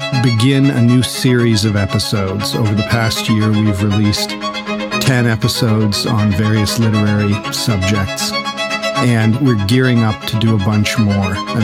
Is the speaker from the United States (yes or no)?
no; Canada; moved away as an adult; So I'm Canadian. I grew up in Canada and spent my whole life in Canada until age 31.